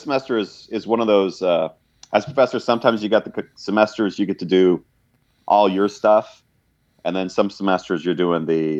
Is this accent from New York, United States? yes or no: no; Colorado, United States; I was born and raised in Colorado.